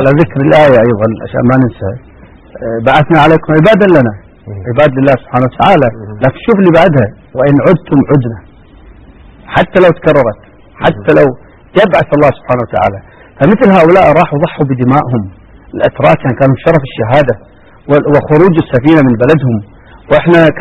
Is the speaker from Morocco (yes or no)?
no; Kuwait; أنا شاركت كوني كويتي